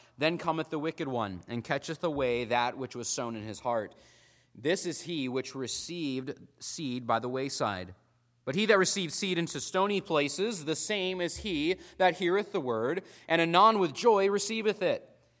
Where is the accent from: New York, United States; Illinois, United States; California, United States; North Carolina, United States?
Illinois, United States; growing up in the Midwest in Illinois, and I worked on a cattle farm